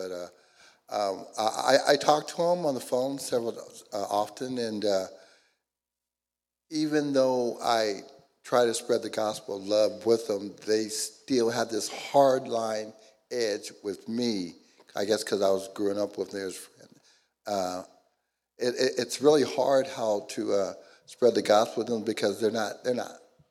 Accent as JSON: {"language": "English", "region": "Midwest", "country": "United States", "said": "I'm from the Midwest"}